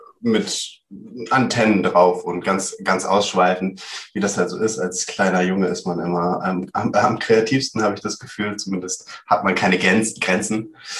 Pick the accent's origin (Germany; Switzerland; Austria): Germany; Hamburg area; es ist so, dass ich auf einem alten Rittergut groß geworden bin. Das ist quasi so ein kleines, ein Refugium, eine kleine Oase irgendwo am Rande von Hamburg.